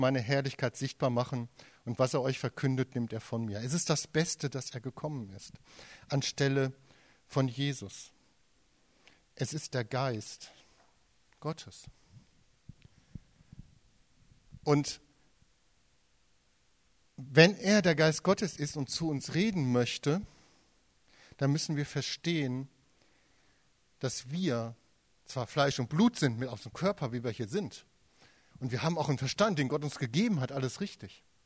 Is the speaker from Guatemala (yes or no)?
no; Germany; weil wir zu deutsch sind. Ich auch, bin auch Deutscher.